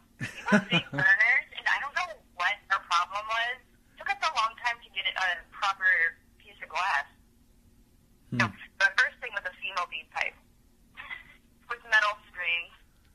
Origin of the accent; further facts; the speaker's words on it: Washington, United States; now in California, United States; We grew up together in Washington State, where, you know, we first got our taste for the Greens.